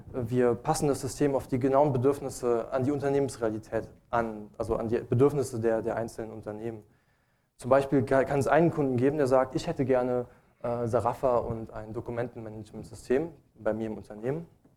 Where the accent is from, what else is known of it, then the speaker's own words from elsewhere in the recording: Luxembourg; Also ich persönlich, ich komme aus Luxemburg